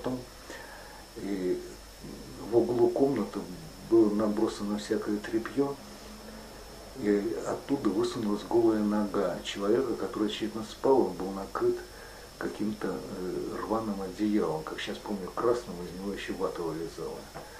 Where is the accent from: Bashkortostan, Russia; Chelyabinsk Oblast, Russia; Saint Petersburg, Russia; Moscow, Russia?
Moscow, Russia; я сам из Москвы.